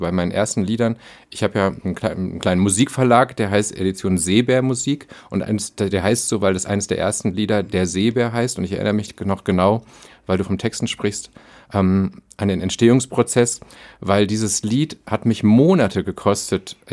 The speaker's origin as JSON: {"language": "German", "region": "North Rhine-Westphalia", "country": "Germany", "tie": "born there", "said": "Also ich bin ja gebürtiger Westfale"}